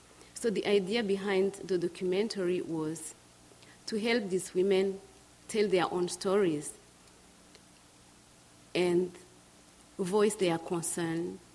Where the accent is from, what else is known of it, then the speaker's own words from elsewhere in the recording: New York, United States; So we shared a lot, and I told her I'm from New York.